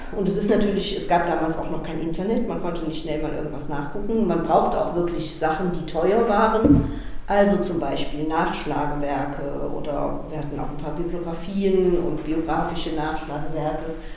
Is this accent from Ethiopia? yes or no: no; Cologne, North Rhine-Westphalia, Germany; born there; Ich bin in Köln geboren, habe in Köln Abitur gemacht.